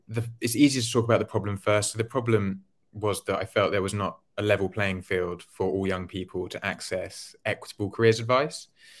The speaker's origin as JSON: {"language": "English", "town": "Portsmouth", "region": "South East England", "country": "United Kingdom", "said": "I'm originally from Portsmouth and went back from university to live with my parents and wanted to quickly get out and spread my wings."}